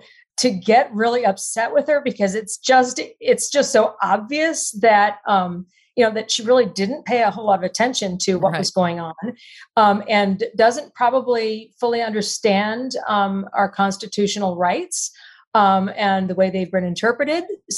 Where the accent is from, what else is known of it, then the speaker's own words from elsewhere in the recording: Texas, United States; You know, I'm in Texas and I grew up just outside Austin in a very small town.